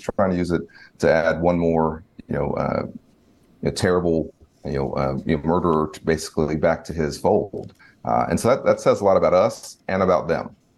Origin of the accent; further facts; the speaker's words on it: Dallas, Texas, United States; I was born and raised in Dallas, my single mother, the path that I've been on